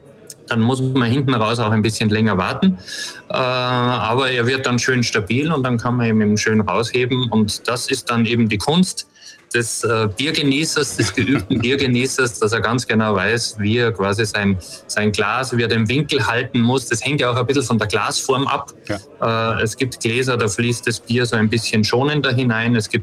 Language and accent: German; Austria; ich bin ja aus Österreich